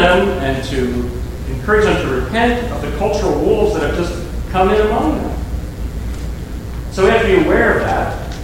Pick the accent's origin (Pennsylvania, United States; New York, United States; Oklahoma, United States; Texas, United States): Pennsylvania, United States; Philadelphia out to Lancaster County, Pennsylvania, where we grew up. Been privileged to serve in a church in my hometown